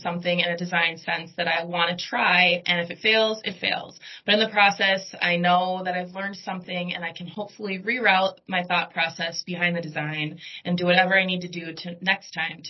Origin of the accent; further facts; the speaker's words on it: St. Paul, Minnesota, United States; and I'm originally from St. Paul, so a local hometown girl